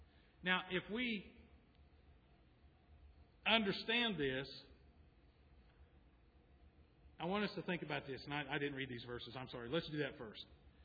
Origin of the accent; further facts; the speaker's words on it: Oklahoma, United States; I grew up in Oklahoma.